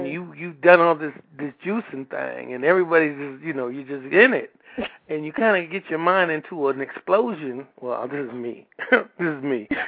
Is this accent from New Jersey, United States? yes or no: no; California, United States; I'm from California.